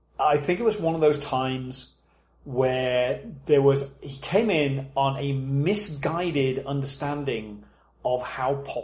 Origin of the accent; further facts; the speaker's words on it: United Kingdom; Now, admitted, I'm British, therefore I didn't grow up watching as much American wrestling